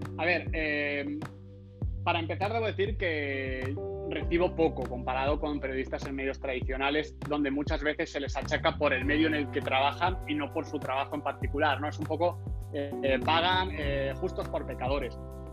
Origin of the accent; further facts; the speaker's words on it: Spain; pues ya que soy español